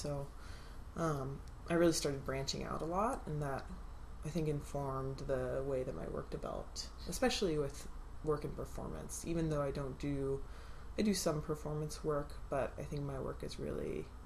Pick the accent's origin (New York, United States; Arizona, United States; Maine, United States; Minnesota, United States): Arizona, United States; moved away as an adult; I grew up in Arizona. I spent the first 20-some years of my life out there